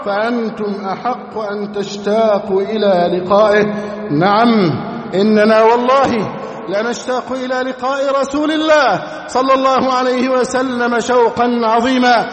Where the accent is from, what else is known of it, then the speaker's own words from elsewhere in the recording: Egypt; بلدنا مصر